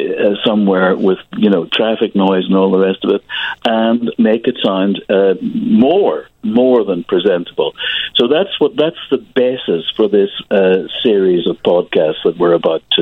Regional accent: Northern Ireland, United Kingdom; I'm from Northern Ireland, which is part, as I'm sure you know, of the United Kingdom of Great Britain and Northern Ireland.

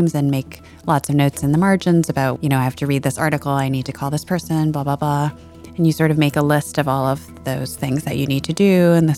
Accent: Seattle, Washington, United States; I grew up on the West Coast in the Seattle area, and I've been out here since college, basically.

